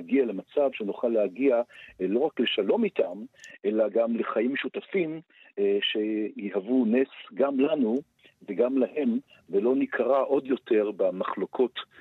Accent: Haifa, Haifa District, Israel; המשפחה שלי, גם אבי שהגיע מברלין, וגם המיליה של המקום שבו גדלתי, אחוזה בחיפה, היו מיליה של יקים.

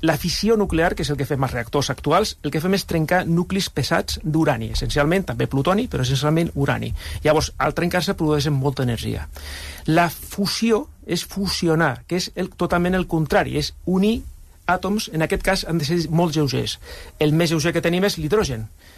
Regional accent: Tarragona, Catalonia, Spain; jo vinc de Tarragona, he viscut molts anys a prop de la central nuclear d'Ascó, que és on treballo, a Móra la Nova

